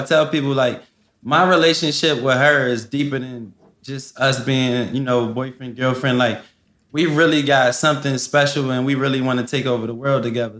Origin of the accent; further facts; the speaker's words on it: Philadelphia, Pennsylvania, United States; I come from West Philly. I done seen so much stuff in my life growing up.